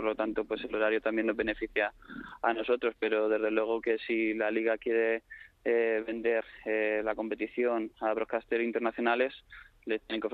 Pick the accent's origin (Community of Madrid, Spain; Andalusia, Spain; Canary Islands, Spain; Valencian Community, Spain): Community of Madrid, Spain; Leganés; los que somos de Leganés y los que son de Getafe